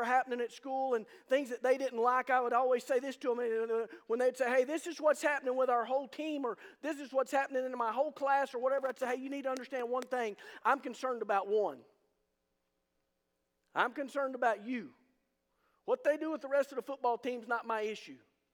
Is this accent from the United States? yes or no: yes; United States; when I was a kid growing up in Jackson County